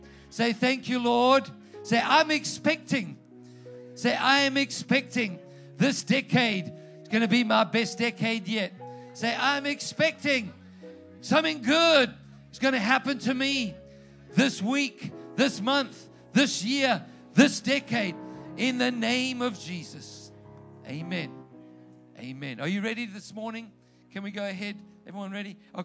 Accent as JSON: {"language": "English", "country": "South Africa", "said": "the pharmacist, recognized my accent. She said, where are you from? I said, South Africa."}